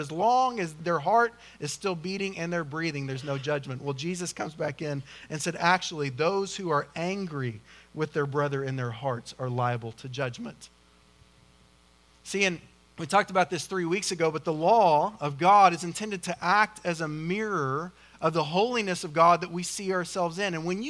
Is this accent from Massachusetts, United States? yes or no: no; Oklahoma, United States; I'm confident I'm butchering their names because I'm from Oklahoma, but you just got to deal with it, right?